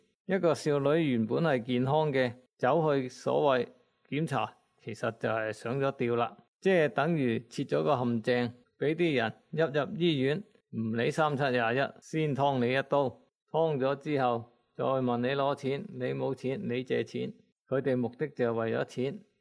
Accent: Guangdong, China; 咁我哋广东人都好普遍知道呢啲就叫吸毒。

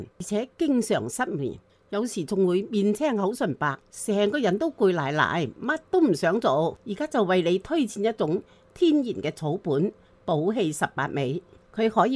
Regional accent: Hong Kong; 我觉得作为香港人呢，就不用这么害怕的

